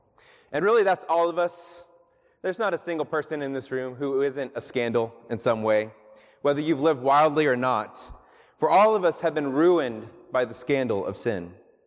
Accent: Texas, United States; I'm born and raised in Texas, baby.

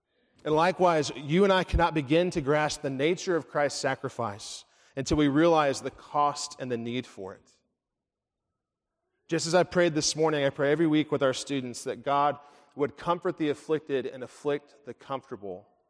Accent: Springfield, Missouri, United States; also born or lived in Branson; I grew up in Missouri, in Springfield, in Branson, Missouri. If you've ever been to Branson, I got out. Not many do. And I grew up, we didn't have a lot.

